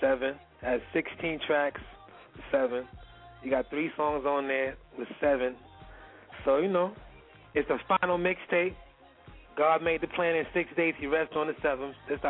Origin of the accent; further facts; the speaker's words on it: Queens, New York, United States; Man, you know, I'm coming from Jamaica, Queens, and, you know, we come from the streets, Southside, Hollis, Queens.